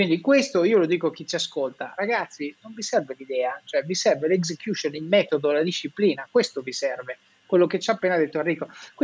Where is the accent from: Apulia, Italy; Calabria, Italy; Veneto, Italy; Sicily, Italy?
Veneto, Italy; Verona; l'orgoglio di sentirti dire quello che hai appena detto da veronese